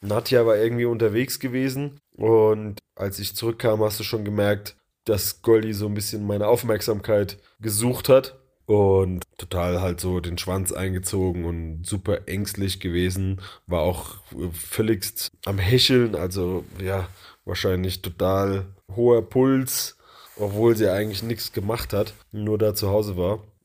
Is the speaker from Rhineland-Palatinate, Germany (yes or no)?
yes; Mainz, Rhineland-Palatinate, Germany; viele sind natürlich aus meiner Heimat.